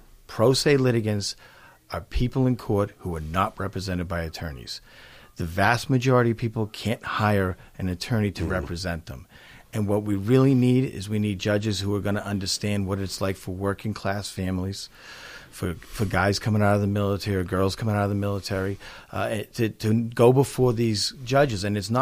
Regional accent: Braintree, Massachusetts, United States; It goes down through Braintree, which is my hometown, all the way through Brockton, Randolph, down through the Bridgewaters where I live now

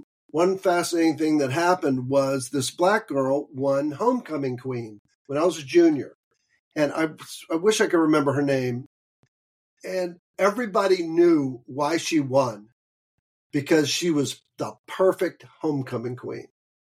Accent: the South, United States; I grew up in the South.

